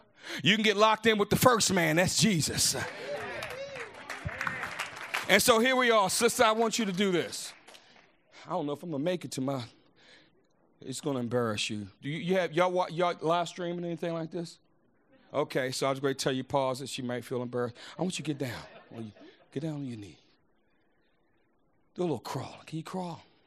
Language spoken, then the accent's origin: English; Baltimore, Maryland, United States; I'm from Baltimore, you see.